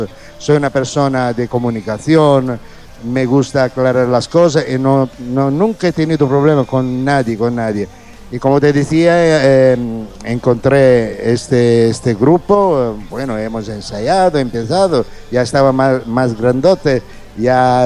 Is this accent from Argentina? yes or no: no; Sicily, Italy; Spanish is a second language; porque yo nací en Sicilia